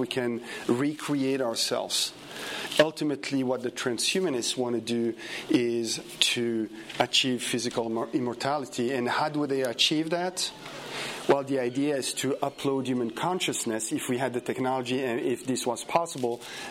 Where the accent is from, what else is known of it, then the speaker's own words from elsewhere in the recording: Switzerland; I'm from Switzerland, so meters for me it's better.